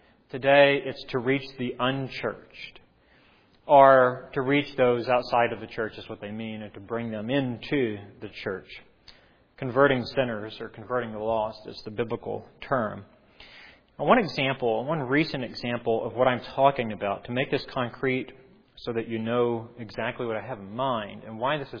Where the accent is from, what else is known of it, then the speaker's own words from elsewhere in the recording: Sulphur, Oklahoma, United States; We had a literal bench in the church I grew up in Sulphur, Oklahoma, where my dad pastored and still pastors to this day.